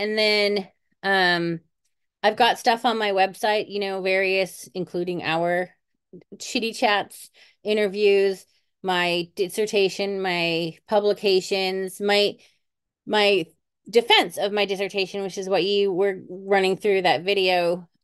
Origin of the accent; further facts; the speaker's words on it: Australia; I'm from Australia.